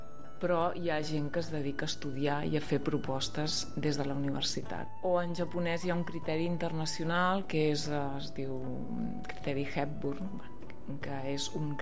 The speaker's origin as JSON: {"language": "Catalan", "region": "Catalonia", "country": "Spain", "accent": "Central Catalan", "said": "ja no diem gaspatxo, diem gaspatxo, els que som del català central"}